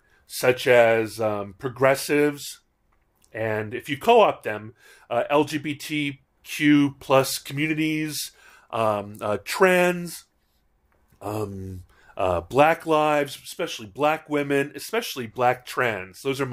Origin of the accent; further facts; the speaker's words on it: Hawaii, United States; I grew up in Hawaii, and Hawaii without mahus is not Hawaii.